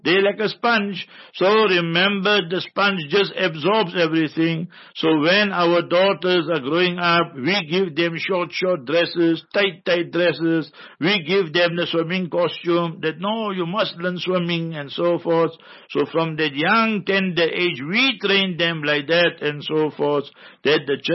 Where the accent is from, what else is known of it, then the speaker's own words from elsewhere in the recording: Pakistan; moved away as an adult; You see, me, I came for holiday from Pakistan, 1979, with Allah's mercy. I came twice, 76 I came and 79.